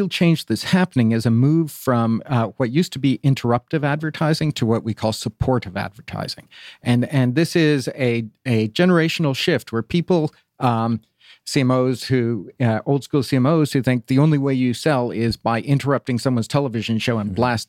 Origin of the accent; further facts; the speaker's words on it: Ireland; now in Atlanta, United States; Oh, well, originally, I also moved to Atlanta about 20 years ago, and originally from Ireland.